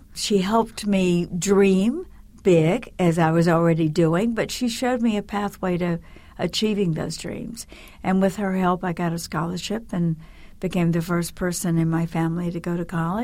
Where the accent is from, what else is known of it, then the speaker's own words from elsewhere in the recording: the South, United States; I didn't want to live in that small town or the farm on which I spent my early years.